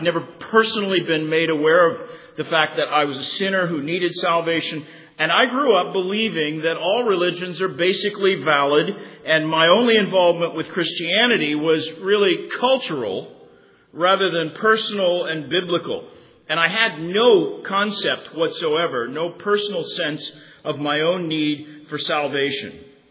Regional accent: Tulsa, Oklahoma, United States; I didn't mention that I grew up in Tulsa, Oklahoma

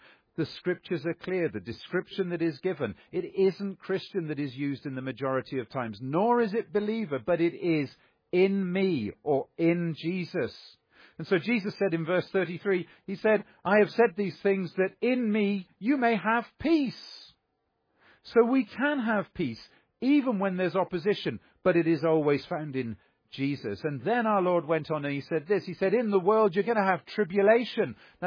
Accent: Northern Nigeria, Nigeria; born there; and I was born in West Africa, right in the far north of Nigeria

